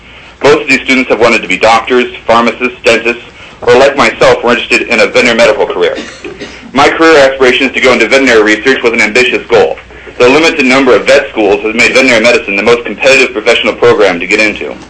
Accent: Boulder, Colorado, United States; Grew up in Boulder.

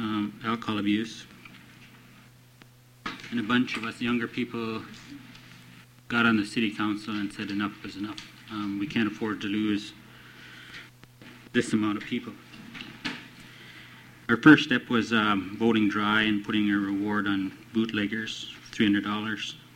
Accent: Shagluck, United States; I'm from Shagluck.

